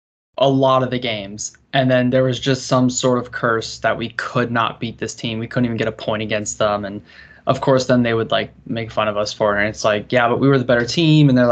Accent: Melbourne, Florida, United States; Homegrown for me. Yeah. Obviously, born and raised in Melbourne, Florida over there.

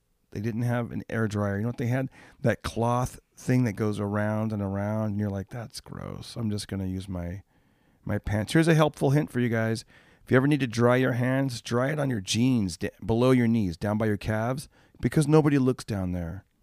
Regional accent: Fresno, California, United States; my hometown of Fresno, if you're going to drive by it on the 99, you're seeing like the back end

